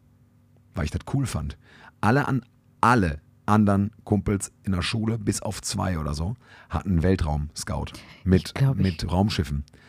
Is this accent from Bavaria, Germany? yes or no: no; North Rhine-Westphalia, Germany; ich bin in Müller im Spelldorf groß geworden, da konntest du zum Duisburger Zoo spucken.